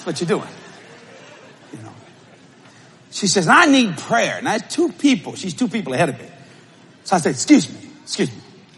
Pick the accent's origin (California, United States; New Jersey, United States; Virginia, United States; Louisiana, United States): Louisiana, United States; we're Cajun people